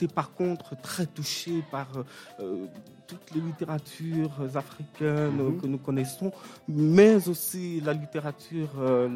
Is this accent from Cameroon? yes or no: yes; Cameroon; Nous, je viens du Cameroun